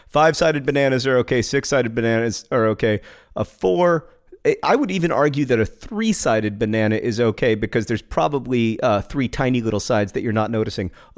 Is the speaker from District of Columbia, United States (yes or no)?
no; Oklahoma, United States; I had the pleasure of marrying my husband in my home state of Oklahoma